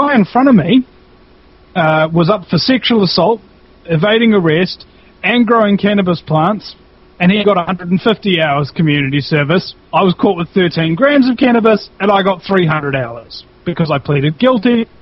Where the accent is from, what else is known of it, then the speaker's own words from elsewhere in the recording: New Zealand; I'm a New Zealander